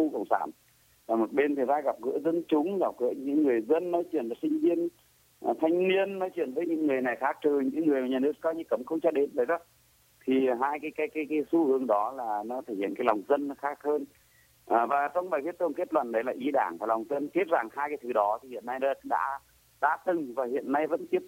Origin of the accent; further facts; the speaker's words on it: Hà Tĩnh, Vietnam; Quê tôi ở Hà Tĩnh anh ạ. Tôi ở trong Hà Tĩnh, gọi Tĩnh bây giờ là cái vùng mà nó là cái trung tâm biển của cái vùng thảm họa miền Trung anh.